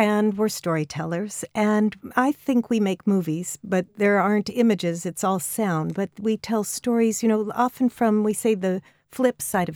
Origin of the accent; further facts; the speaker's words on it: Los Angeles, California, United States; You know, growing up in Los Angeles, I was listening to transistor radio music and listening to the DJs